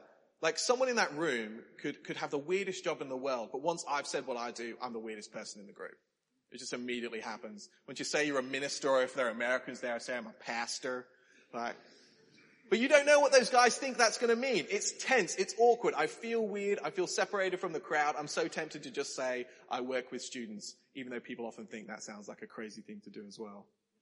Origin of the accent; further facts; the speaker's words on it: Australia; now in England, United Kingdom; You might be able to tell I'm not from England. And something that I discovered very quickly was some of the differences in culture coming here. In Australia, we stand on the left side of the escalator.